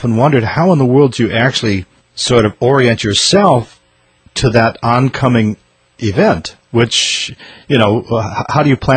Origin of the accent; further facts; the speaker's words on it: Minnesota, United States; also born or lived in Wisconsin; I grew up in the Midwest, in Minnesota, Wisconsin, where there were plenty of tornadoes.